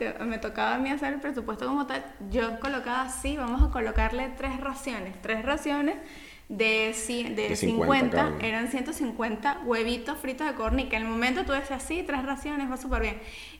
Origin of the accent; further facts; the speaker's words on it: Venezuela; Porque somos